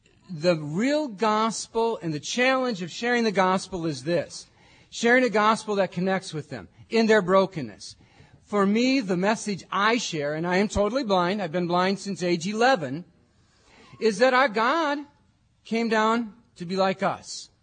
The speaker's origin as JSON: {"language": "English", "town": "Wausau", "region": "Wisconsin", "country": "United States", "tie": "born or raised there", "said": "I grew up in Wausau, Wisconsin."}